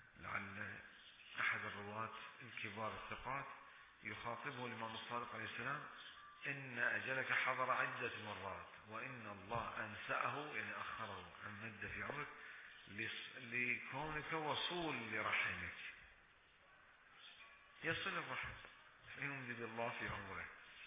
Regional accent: Bahrain

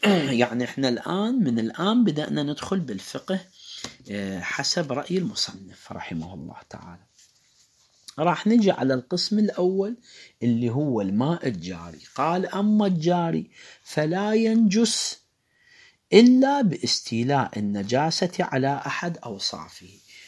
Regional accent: Karbala, Karbala Governorate, Iraq; عندنا في كربلاء كثير من حمامات

